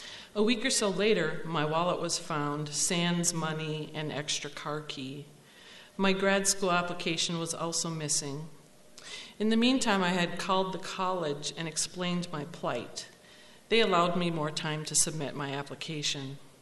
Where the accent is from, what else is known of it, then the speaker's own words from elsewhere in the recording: Duluth, Minnesota, United States; I'm from Duluth.